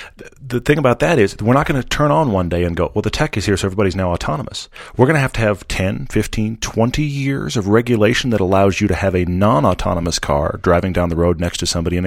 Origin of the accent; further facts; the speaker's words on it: Houston, Texas, United States; I grew up in Houston.